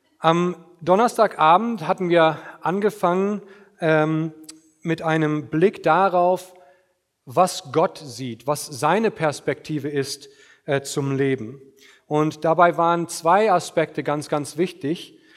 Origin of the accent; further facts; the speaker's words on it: Syke, Lower Saxony, Germany; Ich komme aus Sieke, aus dem fernen, fernen Land. Auf der anderen Seite der Weser